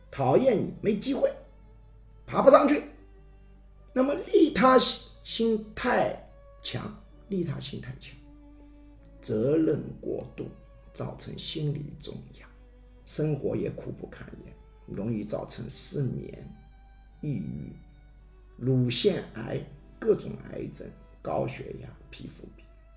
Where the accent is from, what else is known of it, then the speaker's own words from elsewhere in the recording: China; 那我们中国人喜欢问的，最大的一种是什么？